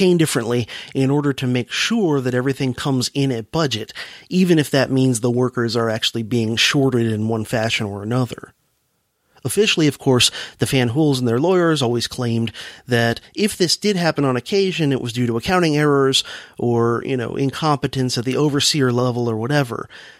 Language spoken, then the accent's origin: English; Florida, United States; And as a youngster growing up in South Florida, I can remember hearing about this in Belle Glade and other sugar towns